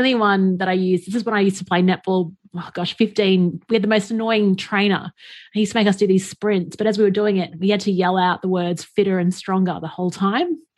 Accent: Australia; being an Australian facilitator, you facilitated for an Australian group, it's pretty easy to get people to start talking.

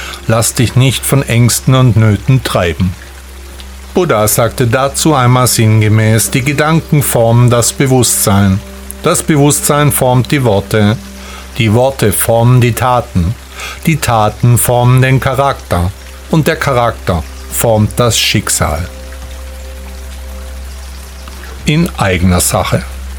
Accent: Stuttgart, Baden-Württemberg, Germany; Ich sagte, oh, ich bin auch aus Stuttgart.

